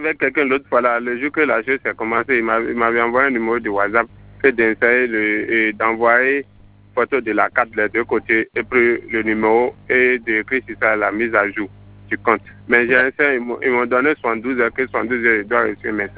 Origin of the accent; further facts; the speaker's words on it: Benin; Nous on est des étrangers ici, on est des Béninois